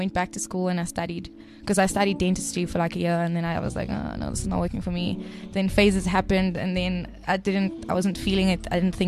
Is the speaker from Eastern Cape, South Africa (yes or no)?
no; Cape Town, Western Cape, South Africa; now in Johannesburg, South Africa; I'm from Cape Town.